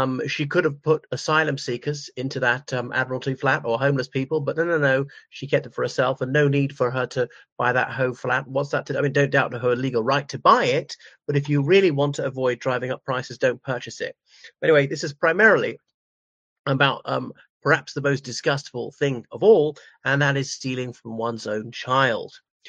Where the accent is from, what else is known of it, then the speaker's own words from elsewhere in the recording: Ireland; from Ireland.